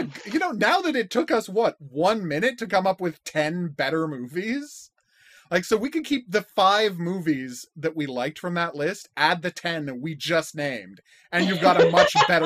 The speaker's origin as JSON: {"language": "English", "country": "Canada", "said": "I mean, maybe I'm forced to by being a Canadian horror person."}